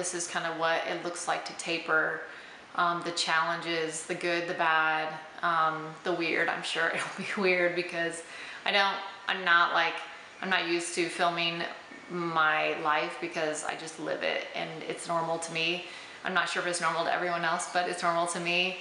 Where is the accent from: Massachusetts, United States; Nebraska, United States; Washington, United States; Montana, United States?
Nebraska, United States; now in Guatemala; Yeah, so we live here in Guatemala, absolutely love it. Man, I'm from Nebraska, so that's cool.